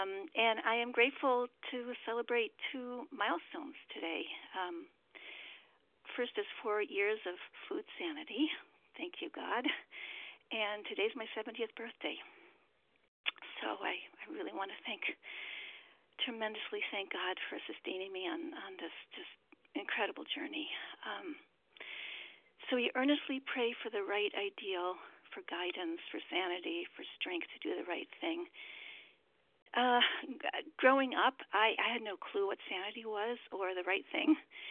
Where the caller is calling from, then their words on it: Baltimore, Maryland, United States; I'm calling from Baltimore. … our gratefully recovered compulsive overeater in Baltimore.